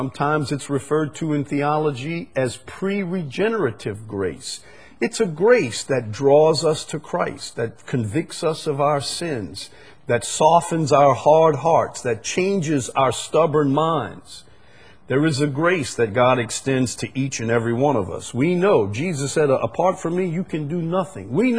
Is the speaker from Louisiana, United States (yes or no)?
yes; Chalmette, Louisiana, United States; I'm just a simple fellow, but I'm from Chalmette. You can't expect a whole lot from it.